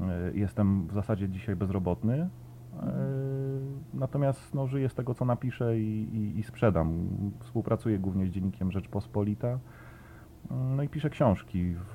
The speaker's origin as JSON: {"language": "Polish", "town": "Gdańsk", "region": "Pomeranian Voivodeship", "country": "Poland", "said": "Ja bym jako gdańszczanin więcej napisał"}